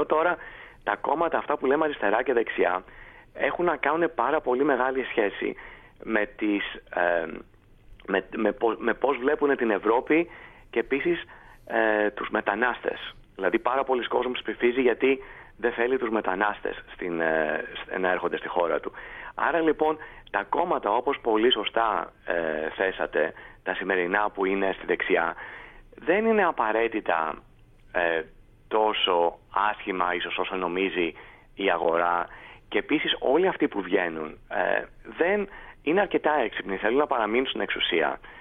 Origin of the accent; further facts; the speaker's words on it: Greece; σαν Έλληνας που ζούσα στο εξωτερικό έπρεπε να υπερασπίσω τη χώρα μου πριν από 10-15 χρόνια